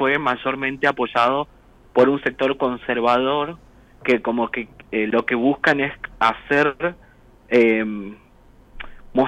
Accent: Argentina; moved away; Aunque extraño la gente de Argentina y mi tierra, digamos

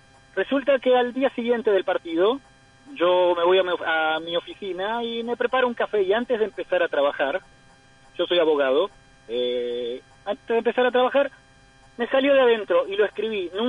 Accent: Rafaela, Santa Fe, Argentina; moved away as an adult; now in Ra'anana, Israel; vivo en la ciudad de Ranana. Uh-huh. Como dije, soy de Atlético de Rafaela y soy de Rafaela.

